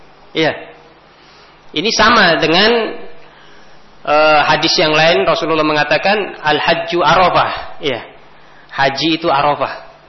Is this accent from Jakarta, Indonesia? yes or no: yes; Jakarta, Indonesia; bahwasanya kita, ya, dibesarkan di Jakarta, ya, dilahirkan di sini, ya.